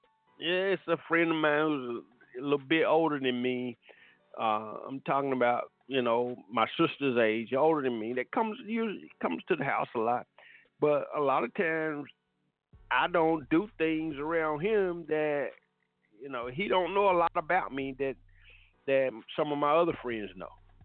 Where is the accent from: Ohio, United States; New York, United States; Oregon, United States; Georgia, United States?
Georgia, United States; Atlanta; and I grew up in Atlanta, and it's a party in Atlanta, I know these folks